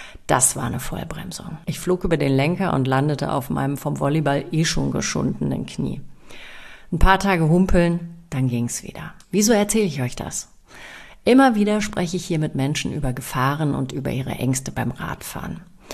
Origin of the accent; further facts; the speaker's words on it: Lower Saxony, Germany; Der erste entstand auf einem Fahrradweg in meiner Heimat in Niedersachsen.